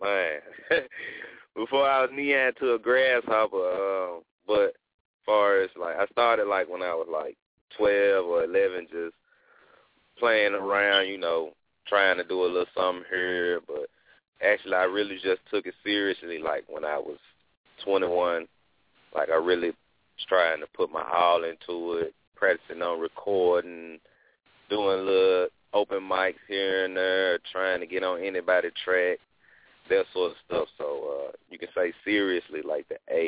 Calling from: Memphis, Tennessee, United States; I'm coming from Memphis, Tennessee.

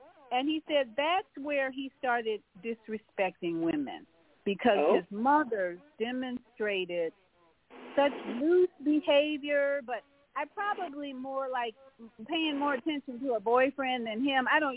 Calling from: Florida, United States; in Florida, Grand Rising, and greetings to Brother Haq.

